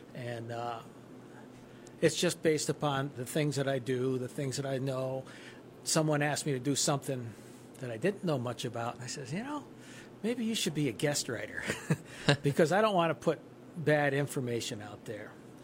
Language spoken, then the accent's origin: English; Roxbury, New York, United States; Well, I grew up right here in Roxbury, actually up around the corner from the station.